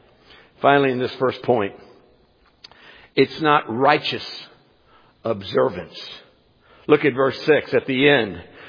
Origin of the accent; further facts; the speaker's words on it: Kansas City, Missouri, United States; I love Kansas City. I was born and raised in Kansas City. I was 3 months old, right, and lived here in Hickman Mills when the tornado came through in 57